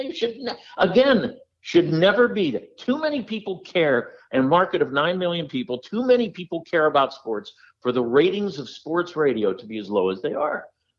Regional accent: Pittsburgh, Pennsylvania, United States; also born or lived in Denver, United States / New York, United States; And I wasn't. I grew up in Pittsburgh. I had worked in Denver. I worked in New York. I mean, I came from somewhere else.

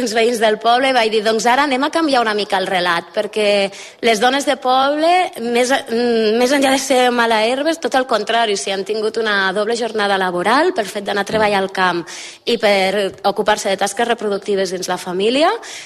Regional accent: Catalonia, Spain; born there; now in Pallars, Spain; Jo vaig néixer al Montsec, a la Vall de Meià, i fa anys que visc aquí al Pallars, i és el meu territori d'influència, i com a dona del món rural i nena de poble

